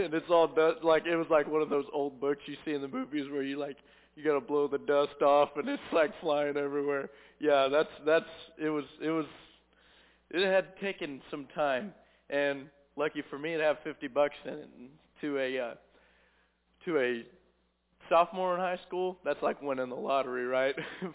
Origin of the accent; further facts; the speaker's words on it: Cabool, Missouri, United States; I'm a freshman at Ozark Christian College, born and raised in Kabul, Missouri